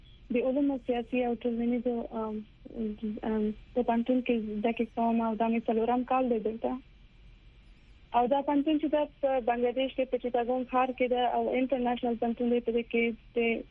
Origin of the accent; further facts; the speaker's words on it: Afghanistan; اما شکریہ بارګزای هم د افغانستان دا او زه هم د افغانستان یو او دوه دی یو قوم یو.